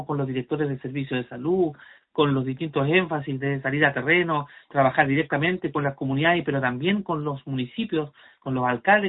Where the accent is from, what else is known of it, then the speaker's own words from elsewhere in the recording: Coyhaique, Aysén, Chile; born there; moved away as an adult; also born or lived in Araucanía; Y esos ancestros míos huilliche luego migraron a Coyhaique, a la región de Aysén. Y ahí nací yo. Yo vine a la región de la Araucanía el año 97 a estudiar a la UFRO y me quedé aquí.